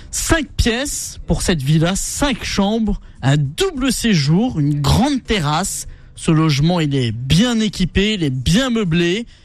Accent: Hauts-de-France, France; du côté de Valenciennes, chez moi dans le Nord

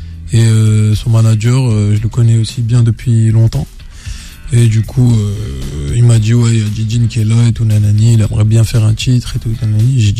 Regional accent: France; vu que j'ai grandi en France, c'est pas difficile pour moi de continuer à bosser comme si j'étais en France.

